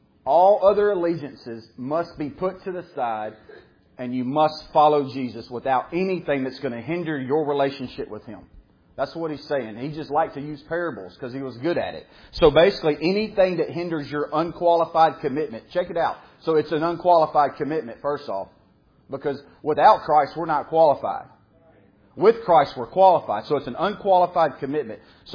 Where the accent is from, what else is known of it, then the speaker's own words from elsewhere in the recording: Shreveport, Louisiana, United States; born there; also born or lived in Oklahoma; I was born in Shreveport. I think I was 4 years old, right, Dad, when we moved to EF. I started kindergarten in EF, and I went there until I was a junior in high school.